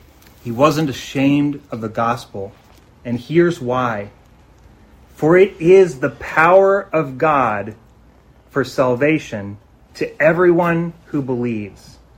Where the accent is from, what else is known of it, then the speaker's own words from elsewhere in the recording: United States; And I'm American, so I like it like that, right?